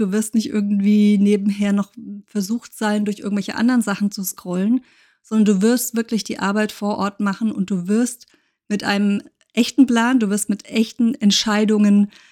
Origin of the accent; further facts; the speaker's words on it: Germany; now in Spain; Ich bin Deutsche, wohne in Spanien.